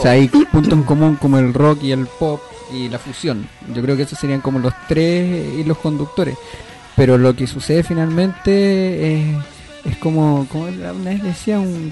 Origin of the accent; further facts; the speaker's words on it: Chile; A nosotros a veces como chilenos nos cuesta un poco.